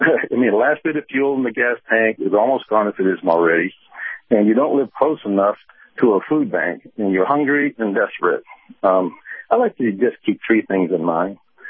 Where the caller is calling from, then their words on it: Clearwater, Florida, United States; from Clearwater.